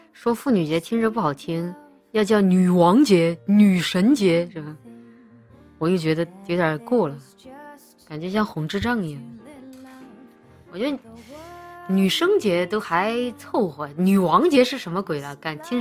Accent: Wushan, Chongqing, China; 我的老家出了一个挺不，哎呀，挺让人伤感的事情啊，愤怒应该说是，就是重庆巫山县出现了个买卖童养媳的，

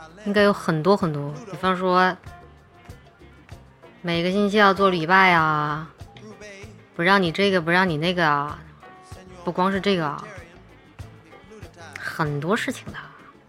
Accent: Chongqing, China; accent: Chongqing dialect; 在我们重庆话里面有一句话叫做换教还脚

